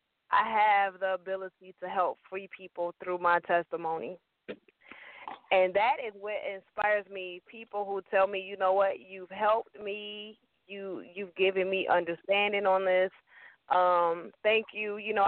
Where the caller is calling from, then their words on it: Atlanta, Georgia, United States; I am calling from Atlanta, Georgia, and I am the host of a show called What's the Deal?